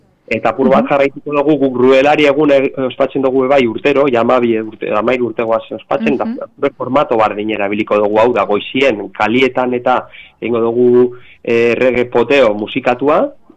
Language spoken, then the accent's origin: Basque; Gernika, Basque Country, Spain; guk Gernikarrak gara